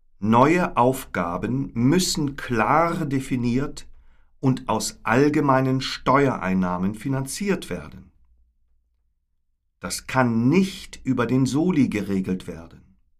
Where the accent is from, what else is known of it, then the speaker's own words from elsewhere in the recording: Afghanistan; moved away as an adult; Ich komme aus Afghanistan. Ich bin der erste Moslem im Betrieb.